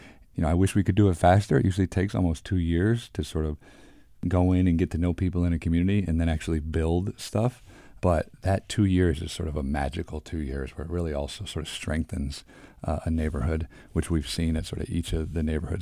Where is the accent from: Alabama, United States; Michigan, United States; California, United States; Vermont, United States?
Michigan, United States; Detroit; now in Philadelphia, United States; So I grew up in Detroit, played at Cincinnati, then played 4 years in Houston.